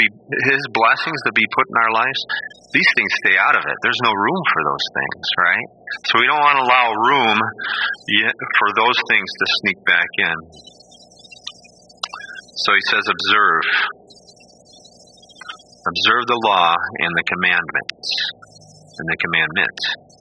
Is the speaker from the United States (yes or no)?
no; England, United Kingdom; And I'm not even Italian. I'm English.